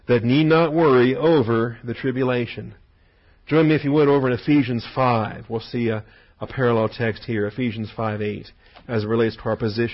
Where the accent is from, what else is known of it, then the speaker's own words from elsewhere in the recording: West Coast, United States; I grew up on the West Coast.